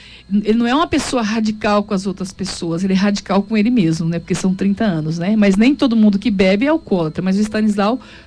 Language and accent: Portuguese; Anhanduí, Mato Grosso do Sul, Brazil; also born or lived in Campo Grande; Nasci em Campo Grande, a minha mãe é a Dona Maria, o seu Bernardino, tenho um irmão Leandro e uma irmã Lucimara, mas eu me criei, cresci e o que eu estudei foi em Anhanduí. Anhanduí, ali próximo a Campo Grande, é um distrito de Campo Grande, né?